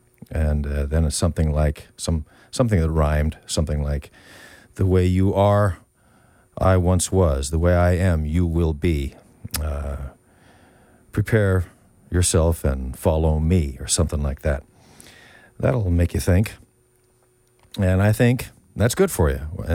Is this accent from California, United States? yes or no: no; Boston, Massachusetts, United States; moved away; One of the things I've noticed, I'm from Boston. I came out here from Boston.